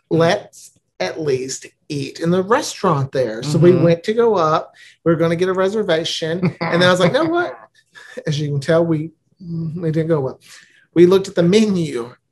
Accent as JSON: {"language": "English", "region": "Arkansas", "country": "United States", "said": "Well, and for us, since we're from Arkansas, a little bit of chilly and a little bit of drizzle is like freezing temperatures."}